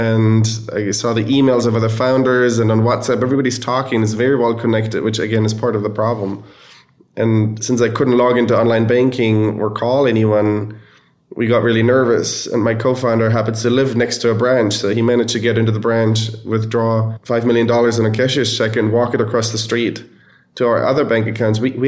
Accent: Germany; English is a second language; moved away as an adult; now in United States; I'm from Germany originally, hence the funny accent. I was born and raised in Germany and moved to the US in 2011, 12 years ago, to go to business school.

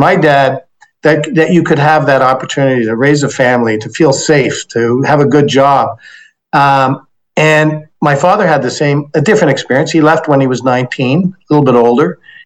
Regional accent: Saint-Lambert, Quebec, Canada; I grew up in Quebec, as you mentioned, Saint-Lambert, on the south shore of Montreal

